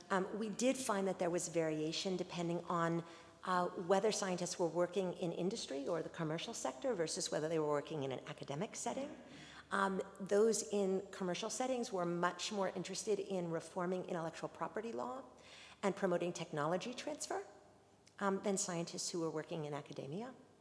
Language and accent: English; United States; That's a very interesting point for me to bring up as an American